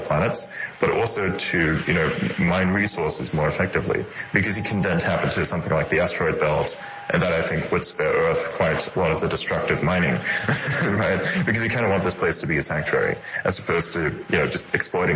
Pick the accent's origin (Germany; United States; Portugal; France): Germany; English is a second language; I was originally German, so yeah.